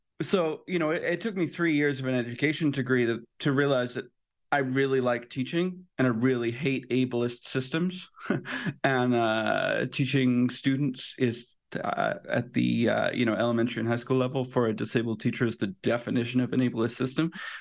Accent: United Kingdom; born there; I was born in Britain. A lot of my family is British

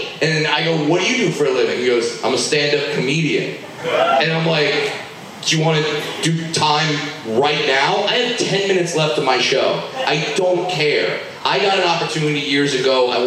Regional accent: California, United States; And at the time, I grew up in Southern California. I worked at Disneyland.

